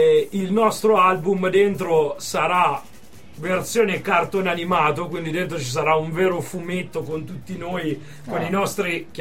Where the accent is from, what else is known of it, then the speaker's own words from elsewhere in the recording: Abruzzo, Italy; No, noi siamo della Maiella, Maiella, era un bordello.